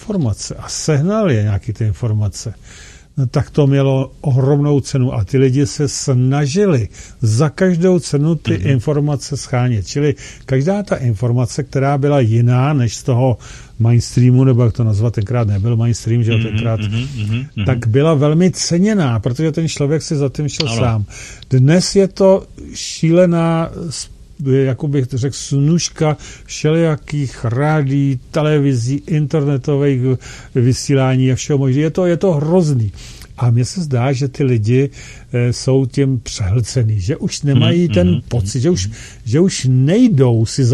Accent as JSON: {"language": "Czech", "town": "Plzeň", "region": "Plzeň Region", "country": "Czechia", "said": "akorát až na to tady u nás v Plzni."}